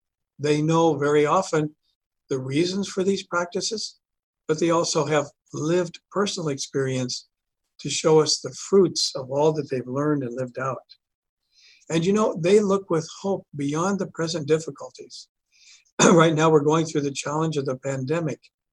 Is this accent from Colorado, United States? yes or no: yes; Pueblo, Colorado, United States; I wasn't from Chicago. I was from Pueblo, Colorado.